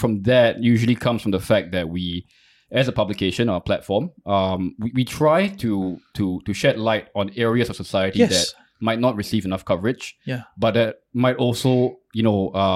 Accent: Singapore; I didn't choose to kind of be born Singaporean. I am Singaporean.

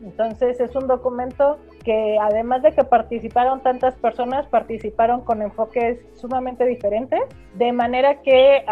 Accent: Mexico; Como mexicanos decíamos, eso pues no nos va a afectar como les afectó en Europa

